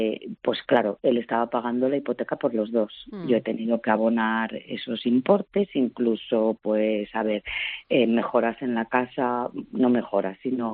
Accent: Asturias, Spain; now in Viveiro, Spain; buscando trabajo he venido a Lugo, soy asturiana, pero ahora estoy viviendo en Lugo, en Viveiro.

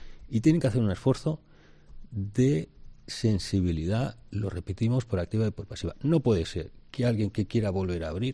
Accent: Valencian Community, Spain; Pero como valencianos tenemos una capacidad, no somos una sociedad reivindicativa

